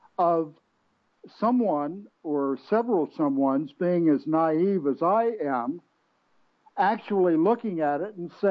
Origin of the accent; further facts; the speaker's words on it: Virginia, United States; Yeah, in my home state, of all places.